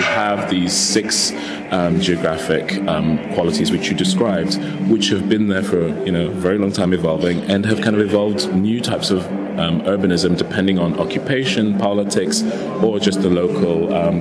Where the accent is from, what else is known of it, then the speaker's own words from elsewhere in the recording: Dar es Salaam, Tanzania; born there; I was born in Dar es Salaam in Tanzania, in East Africa. My father was a diplomat, traveled all over Africa as a young child